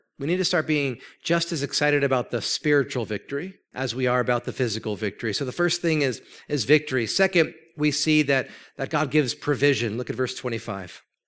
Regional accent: New Jersey, United States; I was born in New Jersey, right? I was raised on milk and rudeness, right?

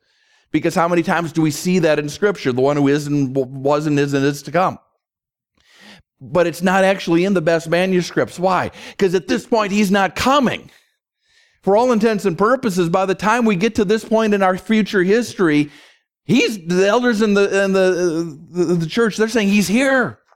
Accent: Minnesota, United States; I grew up in Minnesota in the 1970s.

